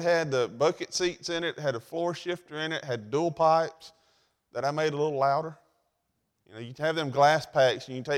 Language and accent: English; Oxford, Alabama, United States; and I was raised up in Calhoun County around Oxford, Anniston area. That's where I grew up. I wasn't born there. We moved there when my dad opened the Shoney's there in Oxford.